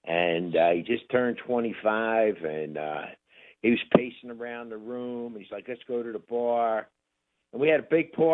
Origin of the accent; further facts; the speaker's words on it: Philadelphia, Pennsylvania, United States; Michael was my oldest son. We're from Philadelphia.